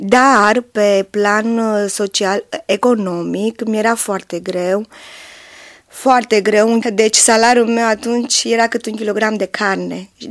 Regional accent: Bucharest, Romania; born there; M-am născut în București, într-o familie numeroasă. Am fost 6 copii, 4 fete și 2 băieți.

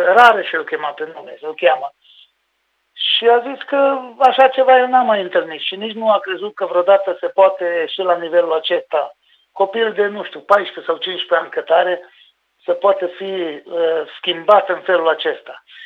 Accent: Brezoi, Vâlcea County, Romania; eu sunt din Brezoi și știu ce copii sunt

